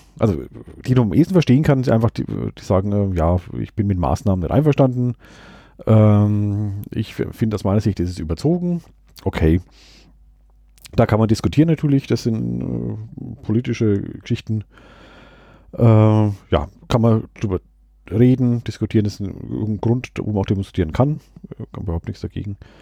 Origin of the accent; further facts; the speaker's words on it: Schweinfurt, Bavaria, Germany; sind in meine alte Heimat Schweinfurt mal gefahren.